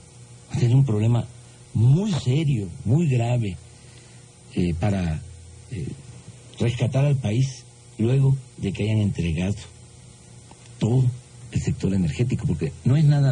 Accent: Mexico; born there; Yo lo que sé, que en mi país hay mucho petróleo. Yo nací en un campo petrolero.

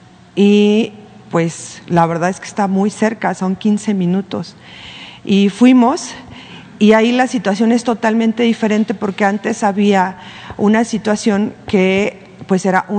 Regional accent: Jalisco, Mexico; Vengo del estado de Jalisco, del canal La Grillotina Política.

